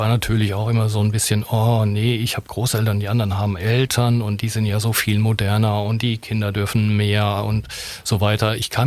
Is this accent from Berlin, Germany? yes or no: no; Tübingen, Baden-Württemberg, Germany; born there; Ich bin, wie gesagt, in Tübingen geboren, habe da aber nie gelebt.